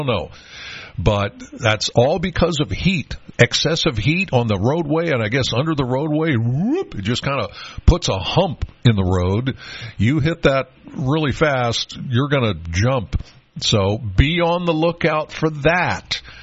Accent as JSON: {"language": "English", "town": "Penns Valley", "region": "Pennsylvania", "country": "United States", "said": "I'm from Penns Valley."}